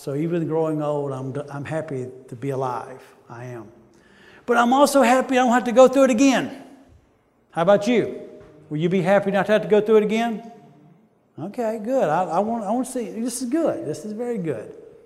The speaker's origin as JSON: {"language": "English", "region": "the South", "country": "United States", "said": "but I'm from the South, and we like to use these phrases like this just to kind of emphasize it."}